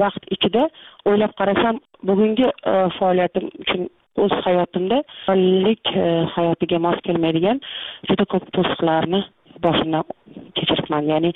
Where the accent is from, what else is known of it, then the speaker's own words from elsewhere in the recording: Tashkent, Uzbekistan; born there; Toshkent shahridagi mana shu Beruniy xiyobonida u yerlarni biz men tug'ilgan paytda dala deyishardi, hozir bu dala shaharni bir juda katta bir markaziga aylantirilgan.